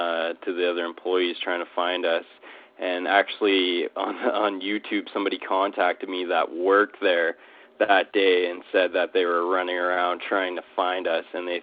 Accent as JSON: {"language": "English", "town": "Calgary", "region": "Alberta", "country": "Canada", "tie": "born there", "said": "I was born in Calgary, Alberta"}